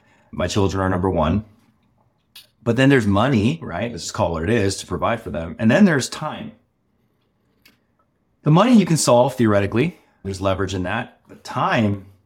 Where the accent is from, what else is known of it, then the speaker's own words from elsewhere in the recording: Los Angeles, California, United States; born there; So I was born in Hollywood or Los Angeles and first generation immigrant parents.